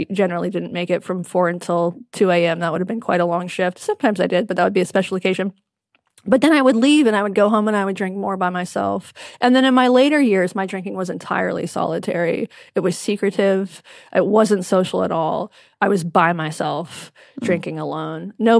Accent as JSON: {"language": "English", "region": "North Carolina", "country": "United States", "tie": "born or raised there", "said": "You know, this was growing up in Western North Carolina."}